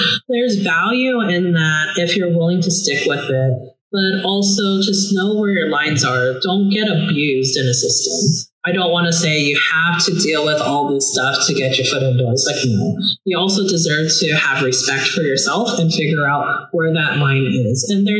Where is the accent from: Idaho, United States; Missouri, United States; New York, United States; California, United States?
Idaho, United States; because I grew up in Idaho.